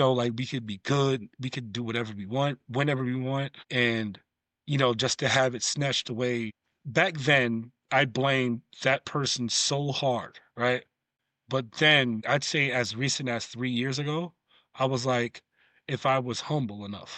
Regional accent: New York, United States; Because I'm a New Yorker, we adapt, we adjust. And so that's one thing, like, New Yorkers are chameleons.

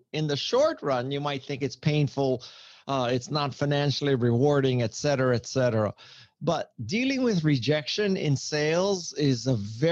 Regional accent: Honolulu, Hawaii, United States; I grew up in Honolulu, Hawaii. I went to a college prep school. I come from a lower middle class family in Hawaii.

